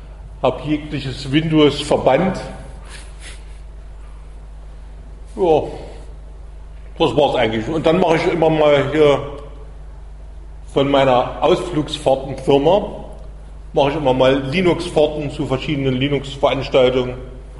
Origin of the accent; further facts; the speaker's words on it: Chemnitz, Saxony, Germany; also ich komme aus Chemnitz, deshalb bin ich auch etwas zu spät